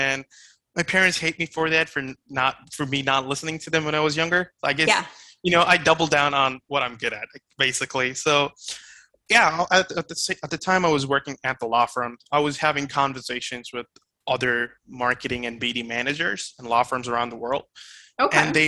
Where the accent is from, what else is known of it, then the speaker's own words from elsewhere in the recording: India; English is a second language; also born or lived in South Korea; I'm originally from India, and I am in India right now as well. So I used to live in Korea. I did like my schooling there. I was there for around 7 years.